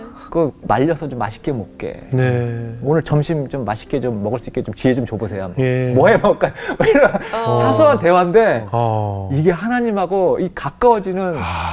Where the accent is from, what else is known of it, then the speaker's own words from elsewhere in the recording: Seoul, South Korea; born there; 전 태어나기도 서울에서 태어났는데 가서 이제 시골에서 시골 생활을 한 거예요.